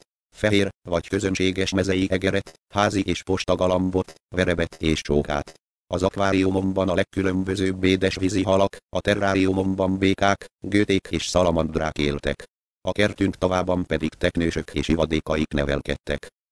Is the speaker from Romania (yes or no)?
no; Szeged, Csongrád-Csanád, Hungary; also born or lived in Pécs / Kassa; Pécset születtem, és első 7 évemet itt éltem le. Az elemit és az első 3 gimnáziumi osztályt Szegeden végeztem. Innen Kassára kerültem egy családi házba, ahol még a háborús években, 1942-ben érettségiztem.